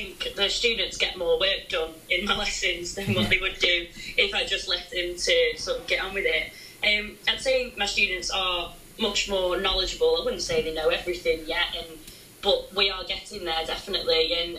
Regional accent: Blackpool, North West England, United Kingdom; I am more than likely going to be talking about my hometown of Blackpool and our children that grow up here

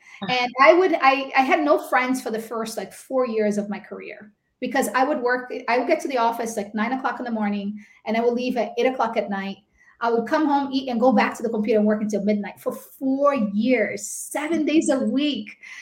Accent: Brazil; English is a second language; moved away as an adult; now in United States; So I was born and raised in Brazil, and I came here when I was 18 years old. I did not know how to speak English, and I was completely broke.

